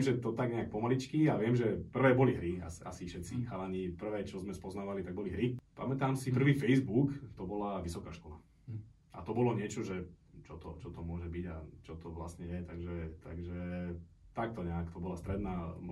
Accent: Považská Bystrica, Trenčín Region, Slovakia; Vyrastal som v Považskej Bystrici. Na sídlisku, mali sme klasický panelákový byt

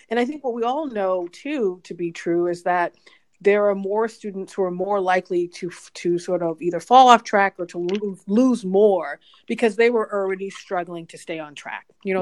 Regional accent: Boston, Massachusetts, United States; I was born and raised in Boston, and I'm a product of Boston Public Schools. I went to five of them.

